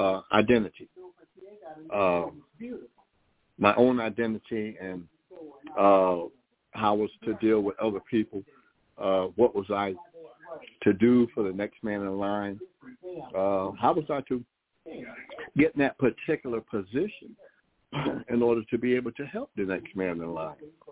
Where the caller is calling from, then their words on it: North Carolina, United States; North Carolina. I'm Willie's brother.